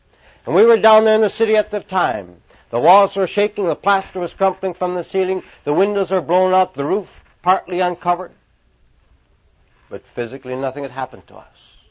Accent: Detroit, Michigan, United States; born there; I was born in Detroit, Michigan. I went to school there. My dad had his business there

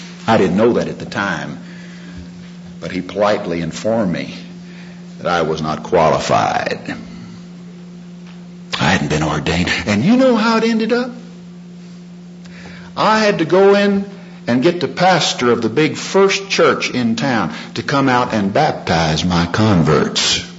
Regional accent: Texas, United States; some of you may have gathered already that I was born and raised in Texas.

